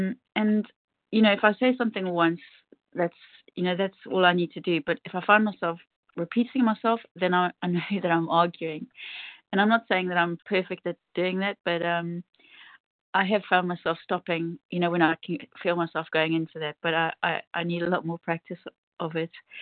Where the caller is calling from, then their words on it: United Kingdom; I'm in the UK.